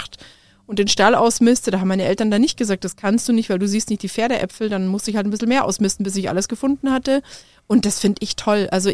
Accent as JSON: {"language": "German", "town": "Tettnang", "region": "Baden-Württemberg", "country": "Germany", "tie": "born or raised there", "also_born_or_lived": "Bavaria", "said": "Ich bin ein Aborigine-Schwabe. Also ursprünglich komme ich aus Oberschwaben, bin zwar in Bayern geboren"}